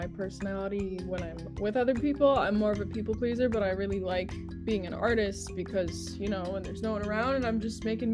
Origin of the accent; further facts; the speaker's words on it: Boston, Massachusetts, United States; now in Los Angeles, United States; I'm 24, I'm from Boston, and I'm now living in LA doing the whole thing.